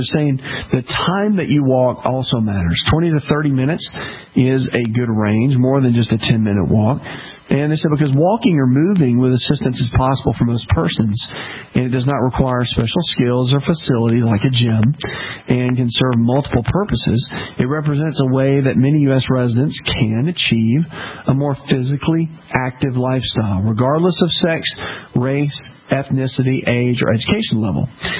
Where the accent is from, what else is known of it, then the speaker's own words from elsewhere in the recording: the South, United States; So in the South, we've always been, which I am from the South